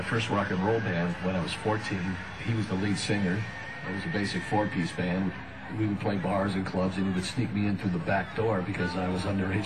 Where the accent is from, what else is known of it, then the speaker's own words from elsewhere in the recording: Cleveland, Ohio, United States; I was on my way back to my hometown, Cleveland, Ohio.